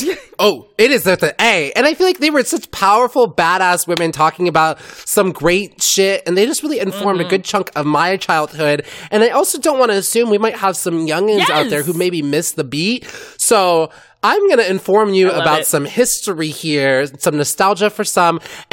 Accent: California, United States; I grew up in the Bay Area. We had a huge connection

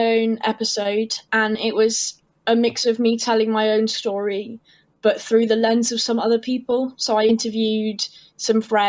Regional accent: Birmingham, West Midlands, United Kingdom; I grew up in Birmingham and no sea there, just didn't get around to it very often.

